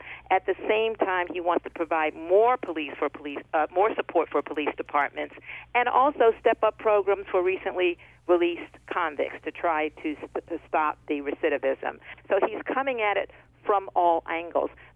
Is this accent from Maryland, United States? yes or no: yes; Baltimore, Maryland, United States; And that's my hometown, Baltimore. And I still have a sister and brother who live there.